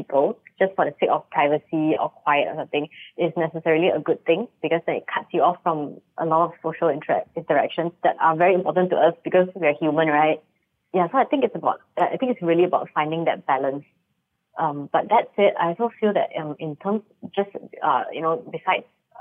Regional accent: George Town, Penang, Malaysia; Okay, so I grew up in Penang, in Georgetown, actually. And my grandparents took care of me when I was young.

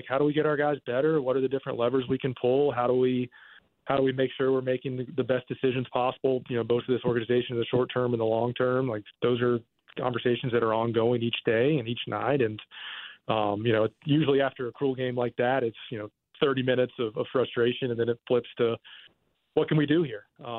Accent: the South, United States; I'm from the South, like I'm on that.

